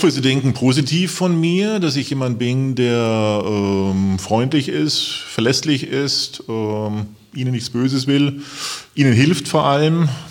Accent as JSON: {"language": "German", "town": "Regensburg", "region": "Bavaria", "country": "Germany", "tie": "born or raised there", "also_born_or_lived": "Munich", "moved": "as an adult", "lives_now": "Wiesbaden, Germany", "said": "Ja, ich stamme aus Regensburg, also Bayern. Bin dort aufgewachsen und dort die ersten Semester studiert und dann nach München gewechselt. Dort fertig studiert und noch die ersten Berufsjahre verbracht. Und jetzt, wie ich eben schon erwähnt hatte, seit 1988 hier in Wiesbaden."}